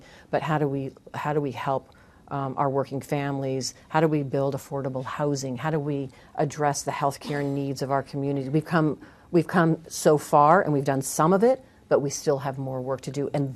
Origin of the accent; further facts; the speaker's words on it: Nevada, United States; I come from Southern Nevada, organized labor family.